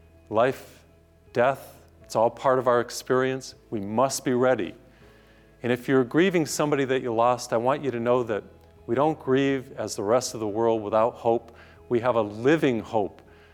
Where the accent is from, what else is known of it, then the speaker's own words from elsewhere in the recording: Massachusetts, United States; I grew up in Massachusetts, and in Massachusetts we would have harsh winters, very cold